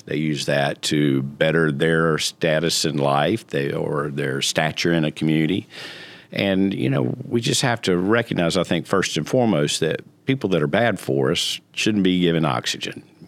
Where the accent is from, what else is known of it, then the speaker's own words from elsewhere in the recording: United States; born there; I was born in America, but my ancestors were not.